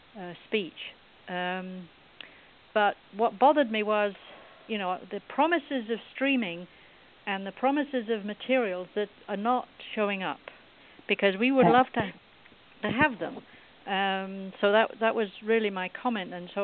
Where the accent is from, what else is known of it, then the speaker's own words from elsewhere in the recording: United Kingdom; I, being a British person, knew nothing about